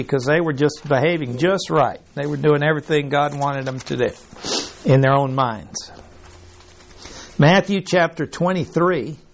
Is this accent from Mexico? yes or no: yes; Mexico; I remember I grew up in Mexico, and down there, manners or behavior really counted for a lot.